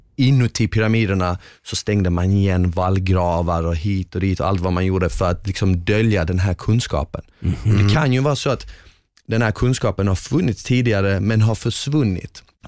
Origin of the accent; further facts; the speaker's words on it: Northern Bosnia, Bosnia & Herzegovina; Jag är från norra Bosnien.